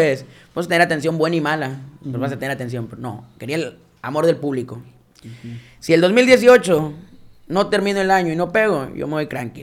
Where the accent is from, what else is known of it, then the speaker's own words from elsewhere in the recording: Caborca, Sonora, Mexico; se miraba bien bonito Caborca, que es de donde yo soy, güey, las luces.